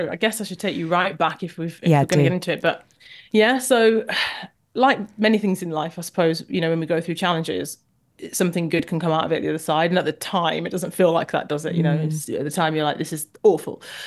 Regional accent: Jamaica; I'm Jamaican. I'd never run.

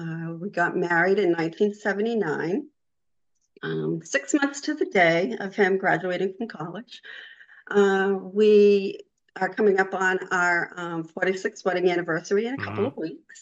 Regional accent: Franklin, Massachusetts, United States; I was born and raised here in Franklin. I guess you could call me a townie.

